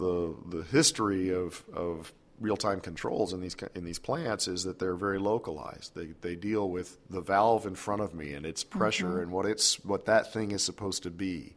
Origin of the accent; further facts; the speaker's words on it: Texas, United States; And I grew up in the Texas Gulf Coast, and that's the sort of thing that happened on a fairly regular basis down there.